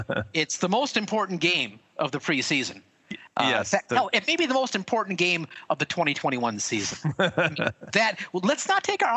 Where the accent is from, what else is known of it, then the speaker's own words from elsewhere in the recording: Stevens Point, Wisconsin, United States; located less than a mile from the house I grew up in Stevens Point, Wisconsin. So I know quite a bit about this that part of town.